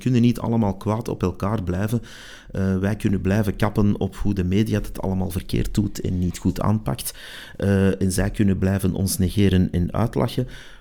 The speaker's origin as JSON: {"language": "Dutch", "country": "Belgium", "said": "Al hebben wij nog extra troeven als Belgen die dan ook weer niet zijn uitgespeeld."}